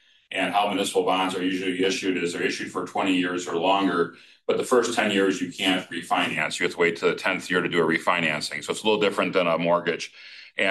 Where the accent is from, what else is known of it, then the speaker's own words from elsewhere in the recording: Stoughton, Wisconsin, United States; I myself am on a utilities committee in my hometown, down Highway 51, down in Stoughton.